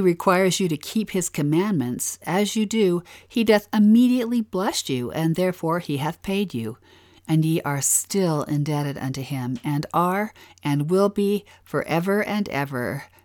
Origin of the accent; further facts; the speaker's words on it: Utah, United States; accent: Utah; This is where my Utah accent shows up.